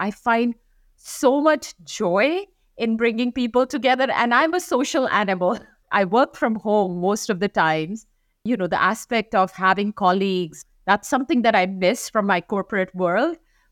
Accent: India; now in United States; I grew up in India, then I moved to US

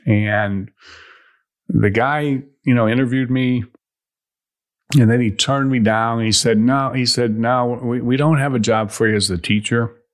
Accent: Chicago, Illinois, United States; No, I do. I grew up in Chicago.

